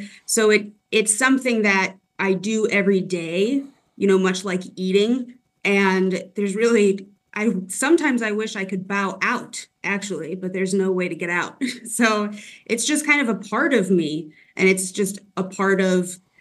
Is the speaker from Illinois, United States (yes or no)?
yes; Rockford, Illinois, United States; also born or lived in Wisconsin; I grew up in the Rockford area. I also grew up for a little while in Wisconsin.